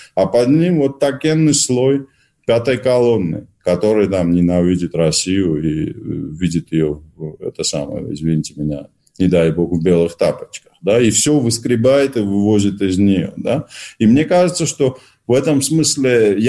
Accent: Georgia; которые мы, грузины, считали, считаем и будем всегда считать частью Грузии

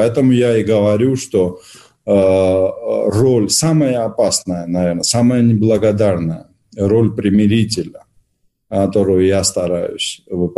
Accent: Georgia; которые мы, грузины, считали, считаем и будем всегда считать частью Грузии

